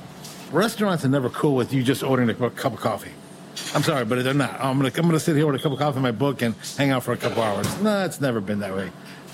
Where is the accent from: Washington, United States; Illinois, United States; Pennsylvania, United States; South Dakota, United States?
Illinois, United States; Chicago; I grew up in the Little Village neighborhood here in Chicago until probably I was 13 years old. And then we moved to the south, farther south side of Chicago.